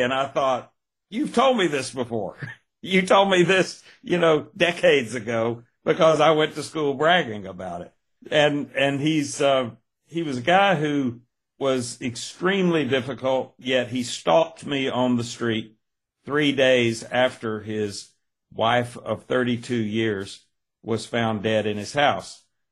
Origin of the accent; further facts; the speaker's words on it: Ringgold, Georgia, United States; Well, I grew up in around Ringgold, Georgia. I grew up in a little smaller town, actually, in Catoosa County, Georgia. That's northwest Georgia, just south of Chattanooga, Tennessee.